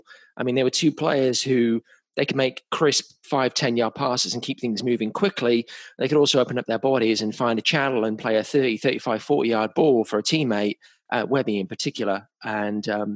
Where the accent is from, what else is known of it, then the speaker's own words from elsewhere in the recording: Oxford, South East England, United Kingdom; I'm from Oxford originally.